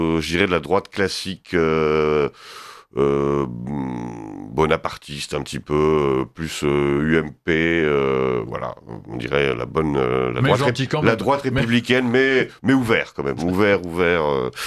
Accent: Auvergne-Rhône-Alpes, France; born there; Je suis... un Auvergnat de naissance.

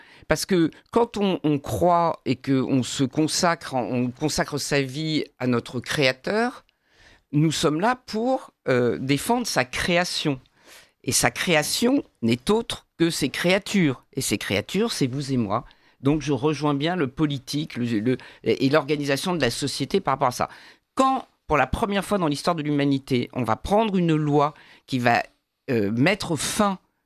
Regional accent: Lyon, Auvergne-Rhône-Alpes, France; born there; à Lyon en 1962

